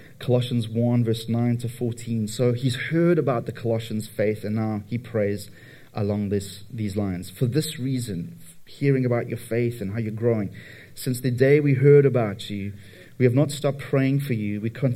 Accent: England, United Kingdom; now in Toronto, Canada; I'm originally from England

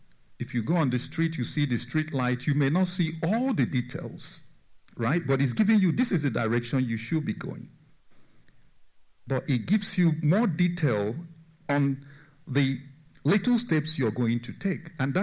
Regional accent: Nigeria; In the village I grew up in Nigeria, we have a tiny lamp.

